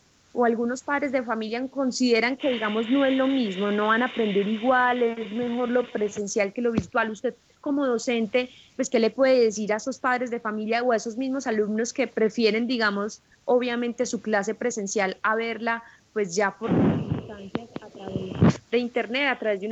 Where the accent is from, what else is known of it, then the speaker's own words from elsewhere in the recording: Colombia; yo que soy latinoamericana, colombiana